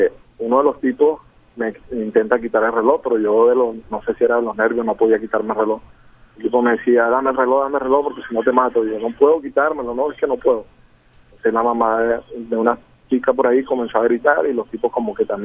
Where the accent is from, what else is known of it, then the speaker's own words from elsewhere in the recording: Barranquilla, Atlántico, Colombia; Nacionales representando a Bogotá, pero soy barranquillero.